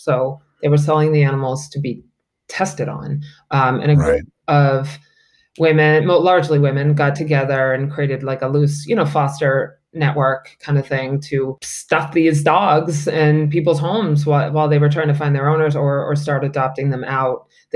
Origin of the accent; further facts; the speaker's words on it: Northborough, Massachusetts, United States; also born or lived in Fort Lauderdale, United States / Naples, United States; I grew up in Northborough and went to high school and college in Massachusetts, but ended up in Florida.